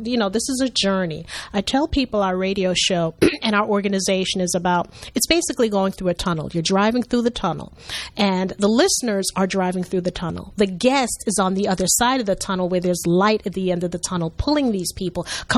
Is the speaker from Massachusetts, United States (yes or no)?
no; Brooklyn, New York, United States; moved away as an adult; now in Georgia, United States; I'm originally from Brooklyn. Don't hold it against me, okay? I am now a peach. My husband transferred to Georgia, so I'm here with him.